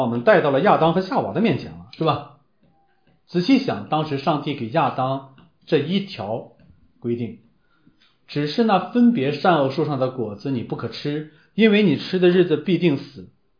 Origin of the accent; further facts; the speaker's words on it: China; 大家知道我们中国人最爱吃猪